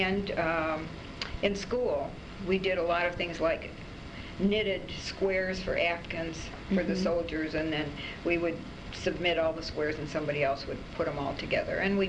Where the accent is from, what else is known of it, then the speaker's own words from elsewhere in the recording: Detroit, Michigan, United States; I was born in Detroit, Michigan, mm-hmm. 1930, and grew up in Detroit, went to school in Detroit, and went through nursing school.